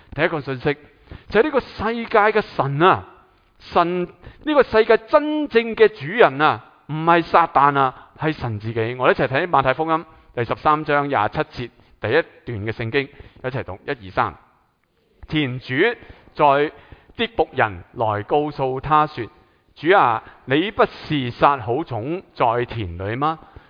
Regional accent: Guangdong, China; accent: Cantonese; 其实咧，我哋广东话就好绝话啦

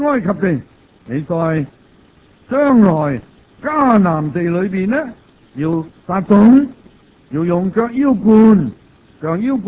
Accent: Hong Kong; 生喺香港，长喺香港

